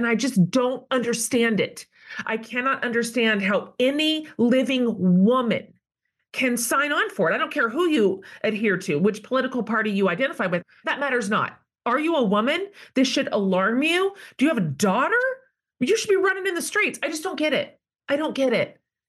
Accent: Texas, United States; And of course, I'm Texan. And so this is constantly at the forefront of every sort of state conversation.

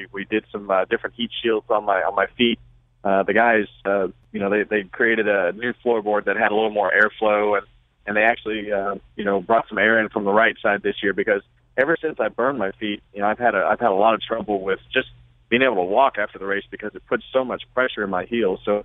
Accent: California, United States; But to win in my home state of California, I grew up racing at what they used to call Sears Point Raceway, now Sonoma Raceway.

